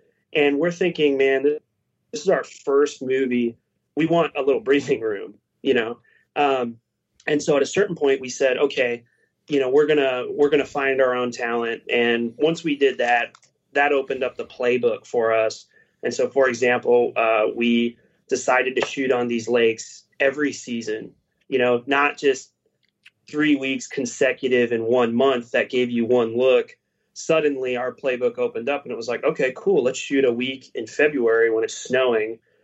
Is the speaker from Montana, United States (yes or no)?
no; Missouri, United States; We would love to work with Brad, by the way, because we're all from Missouri.